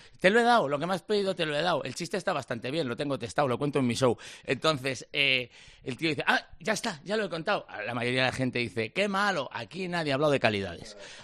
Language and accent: Spanish; Valladolid, Castile and León, Spain; estoy yo, que coincide que también somos de Valladolid.